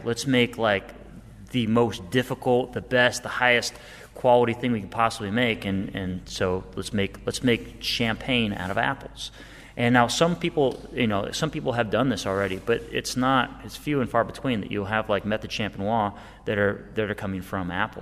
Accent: California, United States; We came from, apple country. Like we grew up in the Russian River Valley, where we played in apple trees like most of our lives.

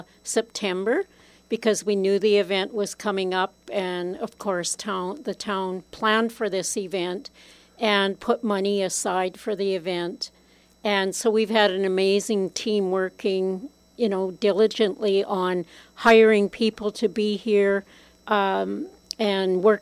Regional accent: Manning, Alberta, Canada; now in High Level, Canada; I wanted to be close to my family, and I was raised in Manning, and I have family in Fort Vermilion. So I came to High Level as a teacher

